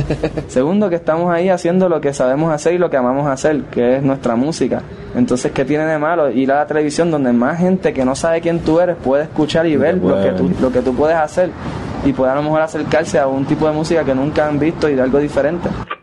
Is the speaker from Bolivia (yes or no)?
no; Puerto Rico; como puertorriqueños somos súper, pues, somos calientes, como dicen, somos sexuales, venimos de la sal